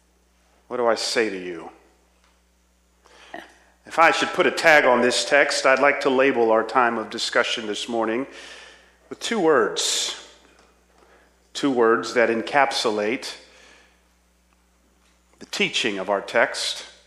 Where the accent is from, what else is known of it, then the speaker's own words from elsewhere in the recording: Atlanta, Georgia, United States; you know, I'm from Atlanta, so I'm a Falcons fan